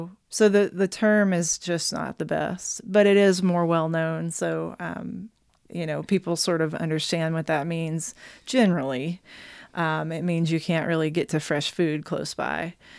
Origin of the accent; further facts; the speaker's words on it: the South, United States; you know, I'm from the South.